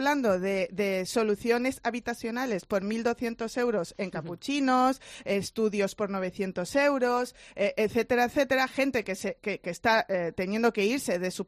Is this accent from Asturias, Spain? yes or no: no; Torremolinos, Andalusia, Spain; Te lo dice una de Torremolinos, que el incremento mayor que ha habido en compraventa es en un barrio de mi pueblo, que es el Pinar y Montemar